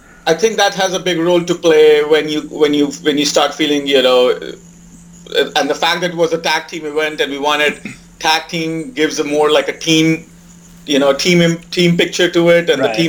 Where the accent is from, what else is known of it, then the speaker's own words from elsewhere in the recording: India; I mean, I am from India, so I noticed there's also a bit of a cultural difference too.